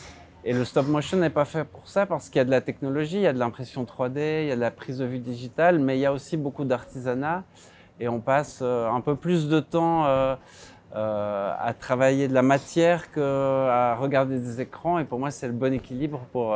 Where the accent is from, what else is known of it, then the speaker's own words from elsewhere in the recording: Valais, Switzerland; j'ai grandi en Valais et j'ai fait une école d'illustration.